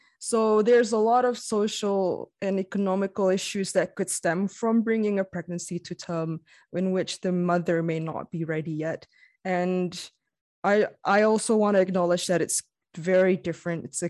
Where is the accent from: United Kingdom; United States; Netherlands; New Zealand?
New Zealand; now in Indonesia; because I grew up in New Zealand, right? And it's legal over there. And it's very accessible. And when I moved back to Indonesia in 2013